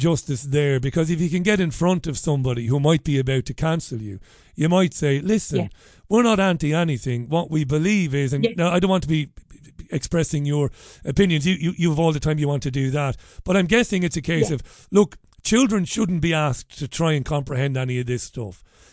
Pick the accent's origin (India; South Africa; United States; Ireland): Ireland; I grew up in Ireland in the late 1980s, early 1990s, as a real lover of live music.